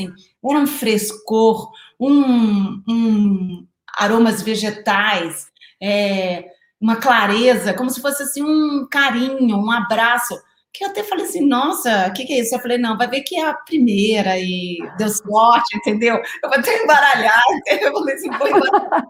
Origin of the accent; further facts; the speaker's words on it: Rio de Janeiro, Brazil; no Rio de Janeiro, que eu venho do Rio de Janeiro.